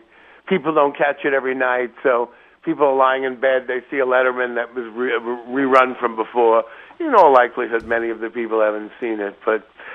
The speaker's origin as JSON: {"language": "English", "town": "St. Louis", "region": "Missouri", "country": "United States", "said": "I'm from St. Louis. I'm platinum."}